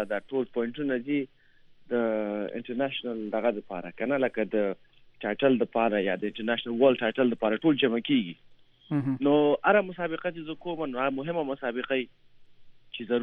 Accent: Afghanistan; زه افغان یم که چېرته افغانستان وغواړي او که نه وغواړي

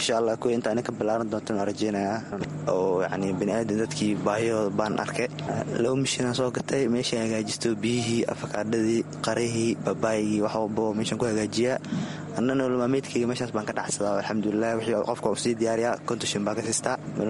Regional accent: Dadaab, Garissa County, Kenya; also born or lived in Mogadishu; Waxaan ku dhashay Muqdisho, waxaan kusoo babaaray xagga Muqdisho haymaad xeryaha qaxootiga Dhadhaab.

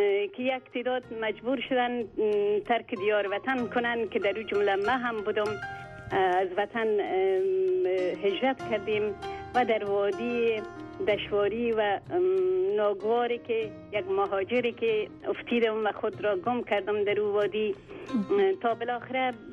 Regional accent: Kabul, Afghanistan; ما از زمان کودکی به کابل آورده شدیم توسط فامیل.

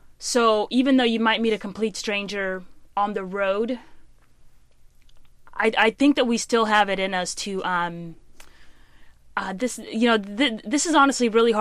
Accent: South Sudan; where I come from, we always serve tea. I'm from South Sudan.

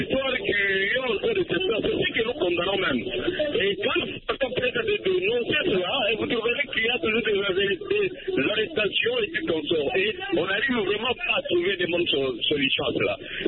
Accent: DR Congo; Cette culture n'existe pas chez nous en RDC.

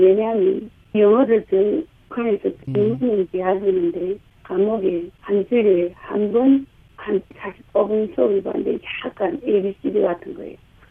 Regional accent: North Korea; now in United States; 저는 그래요. 탈북자였어요.

